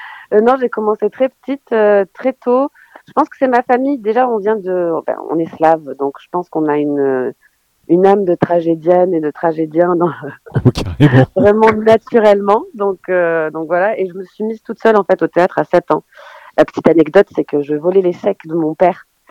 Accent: Bosnia & Herzegovina; Je suis croate de Bosnie-Herzégovine.

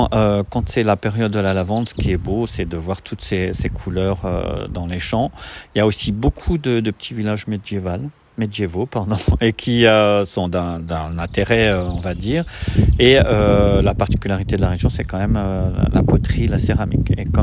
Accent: Grenoble, Auvergne-Rhône-Alpes, France; Alors d'origine, je suis de Grenoble. Donc c'est pas très loin, hein. C'est la région Rhône-Alpes, c'est pas loin d'ici.

